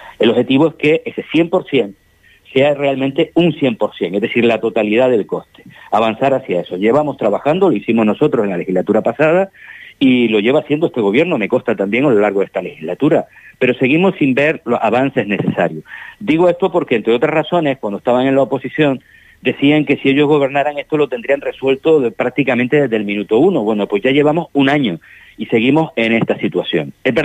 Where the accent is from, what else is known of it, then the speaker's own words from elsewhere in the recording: Canary Islands, Spain; como canarios y canarias